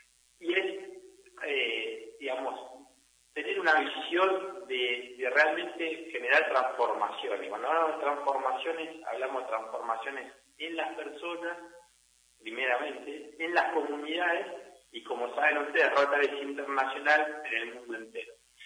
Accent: Caleta Olivia, Santa Cruz, Argentina; de donde yo vengo, ¿no? Como bien dijo Juan, Caleta Olivia, la provincia de Santa Cruz, la Patagonia, la estepa, la meseta

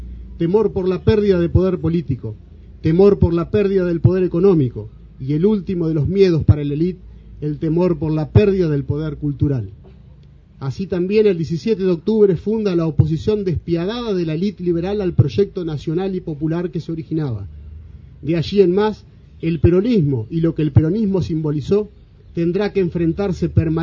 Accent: Argentina; la triste realidad que hoy nos toca vivir como argentinos

